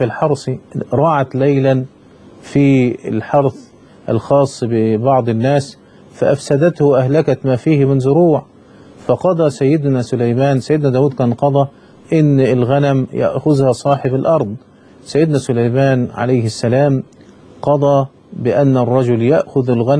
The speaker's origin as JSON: {"language": "Arabic", "country": "Egypt", "said": "كما كان الامر عندنا في مصر"}